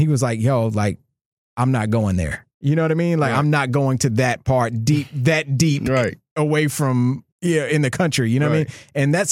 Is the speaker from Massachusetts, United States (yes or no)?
no; Georgia, United States; I grew up in Clayton County, which was in Georgia, which is, you know, kind of close to the Atlanta airport, actually where the Atlanta airport is.